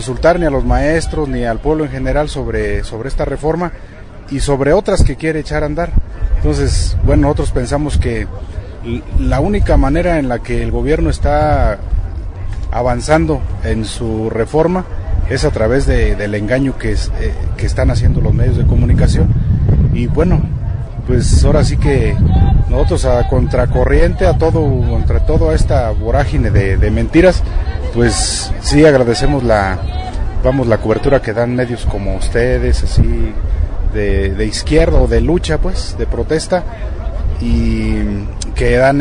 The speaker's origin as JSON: {"language": "Spanish", "town": "Puruándiro", "region": "Michoacán", "country": "Mexico", "said": "Venimos de Michoacán, de la región Puruándiro."}